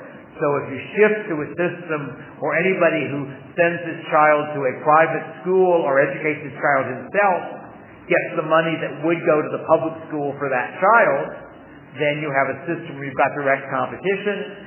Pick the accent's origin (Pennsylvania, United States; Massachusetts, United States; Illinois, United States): Illinois, United States; Chicago; I grew up in Chicago, but we spent our summers in New Hampshire.